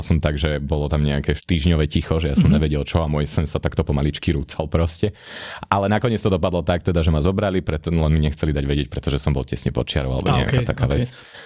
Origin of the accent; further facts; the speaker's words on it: Bytča, Žilina Region, Slovakia; No, pochádzam z Bytče.